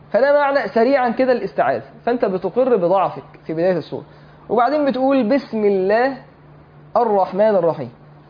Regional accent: Egypt; احنا مصريين لو قلت معرفش اتحرق حضرتك.

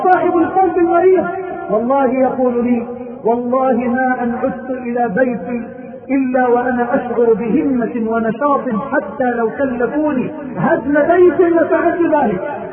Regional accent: Mansoura, Dakahlia, Egypt; عندنا في المنصورة في مصر

